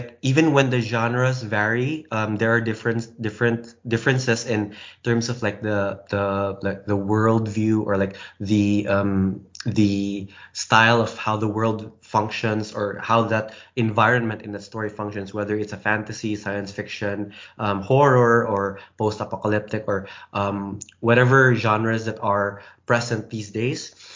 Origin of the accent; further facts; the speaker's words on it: Philippines; English is a second language; English is my second language, but I feel more comfortable writing in English than in my native language in the Philippines.